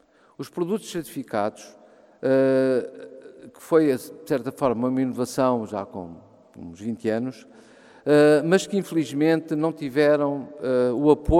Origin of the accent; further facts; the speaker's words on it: Portalegre, Alentejo, Portugal; No caso, por exemplo, da minha terra, que é Porto Alegre